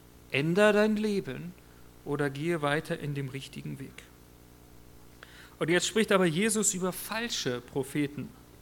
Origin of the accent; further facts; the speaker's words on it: Wolfsburg, Lower Saxony, Germany; Ich komme aus Wolfsburg, aber ich habe da noch nie einen Wolf gesehen.